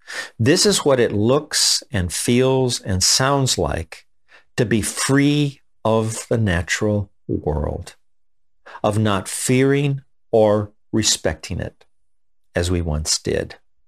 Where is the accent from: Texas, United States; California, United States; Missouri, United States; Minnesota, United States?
California, United States; Los Angeles; Growing up in Los Angeles, I was constantly surrounded by noise.